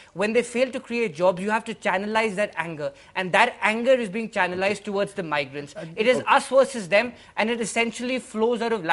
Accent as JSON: {"language": "English", "region": "Punjab", "country": "India", "said": "I come from Punjab. And let me tell Mr. Jha that migrants from UP and Bihar are an asset for us."}